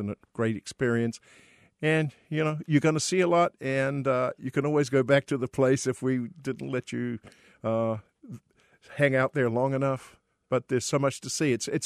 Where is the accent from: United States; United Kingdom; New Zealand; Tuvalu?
New Zealand; being a New Zealander myself